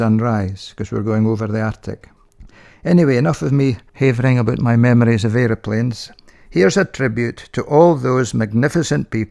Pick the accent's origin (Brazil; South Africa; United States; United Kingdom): United Kingdom; Scotland; accent: Scottish; In my first ever return flight, I got upgraded to first class, apparently because of my Scottish accent.